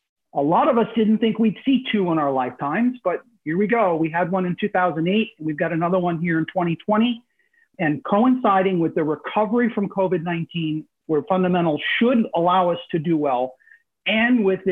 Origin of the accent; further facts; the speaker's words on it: New York City, New York, United States; Some of you may recall that I am originally from the New York City metropolitan area.